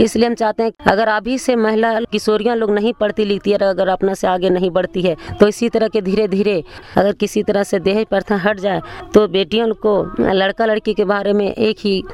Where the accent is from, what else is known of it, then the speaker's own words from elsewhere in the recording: Ichak, Jharkhand, India; मैं सिलाईचक पंचायत से हूँ और मेरा इचाक पंचायत का हूँ और मेरा गांव इचाके है और चतरा थाना सिमरिया है, जिला चतरा है और मैं वार्ड नंबर 4 हूँ।